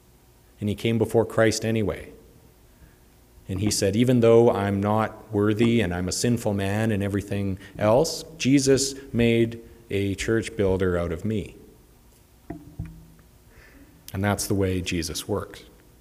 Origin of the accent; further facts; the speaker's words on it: Canada; Because even though I'm a Christian, I'm also a Canadian, and I'm a very new Saskatchewanite, but I'm adapting quickly.